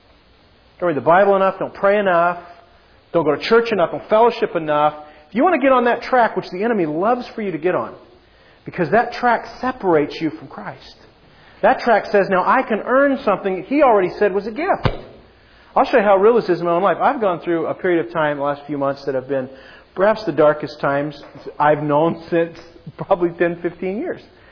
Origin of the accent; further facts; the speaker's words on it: United States; Now, that sounds really easy, except that you and I grew up in America.